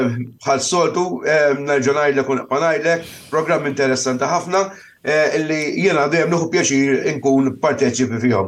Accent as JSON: {"language": "Maltese", "town": "Ħamrun", "region": "Southern Harbour", "country": "Malta", "said": "imma sempliċement għax kien il-Ħamrun. U jiena kont mill-Ħamrun. Allura moħħa kien jgħid illi isma' ħalli nibgħatu l-iktar viċin id-dar."}